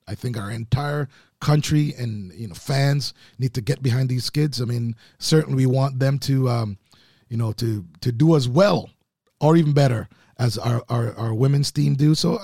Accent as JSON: {"language": "English", "country": "Jamaica", "lives_now": "Canada", "said": "One, I am Jamaican. However, I as a Canadian, I've worn no other uniform, and I bleed red and white."}